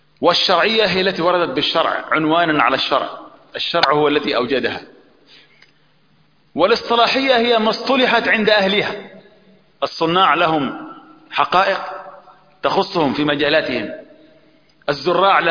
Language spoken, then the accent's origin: Arabic; Upper Egypt, Egypt; احنا عندنا في الصعيد يسمون العقارب دبيب